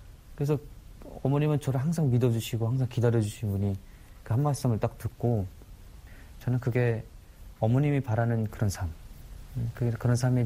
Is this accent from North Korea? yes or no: yes; North Korea; born there; 나는 왜 북한에서 태어났을까